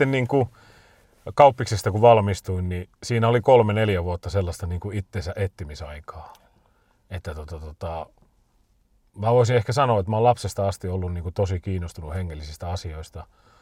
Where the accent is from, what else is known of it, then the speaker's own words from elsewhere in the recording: Toijala, Pirkanmaa, Finland; Semmoisessa pikkukylässä kuin Toijala, Pirkanmaalla. Siitä oli 40 kilsaa Tampereelle ja 40 kilsaa Hämeenlinnaa. Mutta silti mä sanon, että se on niinku lähempänä Tamperetta. Tuntuu, että se on semmoinen vähän niin kuin punaniskojen kylä.